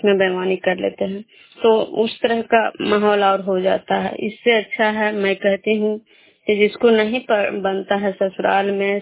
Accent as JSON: {"language": "Hindi", "town": "Vishnupur", "region": "Bihar", "country": "India", "said": "मैं विष्णुपुर ग्राम खजरा पंचायत नालंदा जिला नालंदा प्रखंड की निवासी हूँ।"}